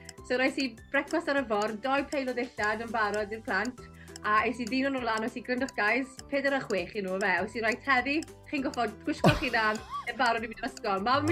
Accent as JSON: {"language": "Welsh", "town": "Capel Isaac", "region": "Wales", "country": "United Kingdom", "tie": "born or raised there", "said": "Merch o Gapel Eisac ydw i, ger Llandeilo, yn Sir Gar."}